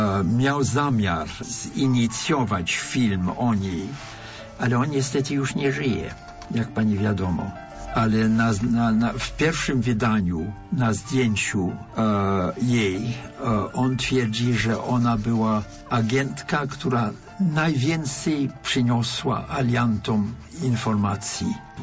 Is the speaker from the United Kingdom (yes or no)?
yes; England, United Kingdom; Polish is a second language; wychowałem się w Anglii i mając lat 20 nie mówiłem ani słowa po polsku, bo nie wychowałem się w rodzinie polskiej.